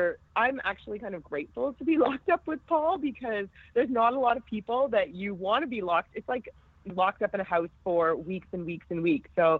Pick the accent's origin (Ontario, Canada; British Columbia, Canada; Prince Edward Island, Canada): Ontario, Canada; Toronto; So I love that people got to kind of see a little bit of my hometown. And so I was planning on taking a whole group of people back for Toronto